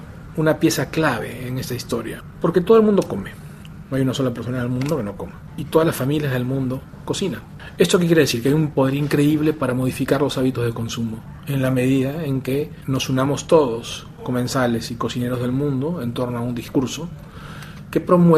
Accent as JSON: {"language": "Spanish", "country": "Peru", "said": "Yo vengo del Perú, un país donde hay 5 millones de toneladas de anchoas"}